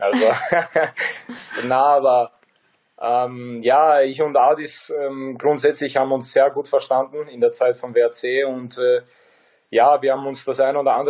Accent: Bosnia & Herzegovina; mit 37 so Leistungen abzuliefern als Bosnier. Es macht einfach jeden stolz bei uns.

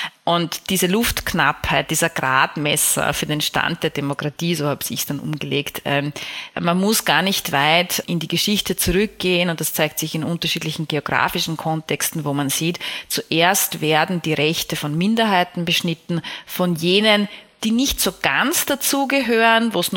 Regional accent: Vienna, Austria; ich komme ja aus Wien, die Stadt von Freud

